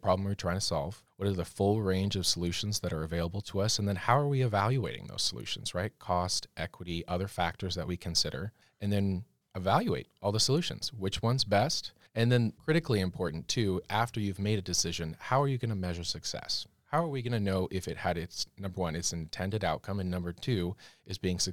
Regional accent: Issaquah, Washington, United States; I come from Issaquah. Salmon is integral to East King County. You know, grew up going to salmon days all the time.

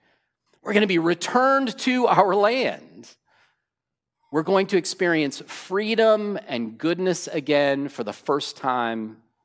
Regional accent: San Bernardino, California, United States; Because yes, I'm from San Bernardino, don't tell anybody that.

